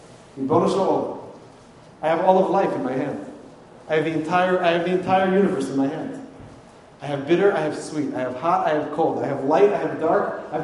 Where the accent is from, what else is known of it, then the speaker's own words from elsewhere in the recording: New York, United States; from East New York, where Freifeld's mother called him Seymour as a kid. … from East New York, and I have just got to be the best I can be.